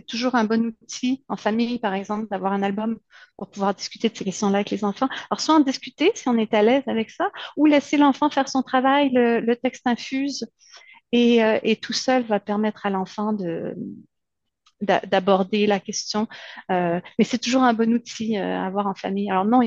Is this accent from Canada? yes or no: yes; Quebec, Canada; Alors, moi, je suis québécoise